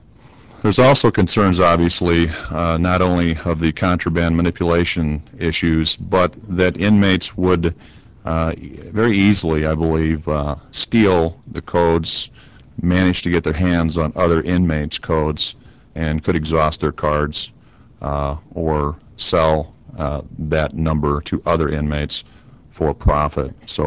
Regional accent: Sioux Falls, South Dakota, United States; I'm from Sioux Falls, the warden at the South Dakota State Penitentiary

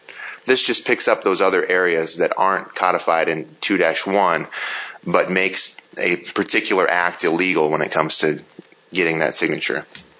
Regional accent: Dell Rapids, South Dakota, United States; I'm from Del Rapids. I represent the greatest district in all of South Dakota.

